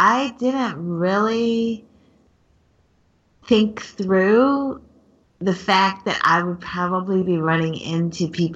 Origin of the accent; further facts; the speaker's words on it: Wheaton, Illinois, United States; now in Chicago, United States; you know, I grew up in Wheaton. I lived in Wheaton from 79 to 88, and then I went to college, you know.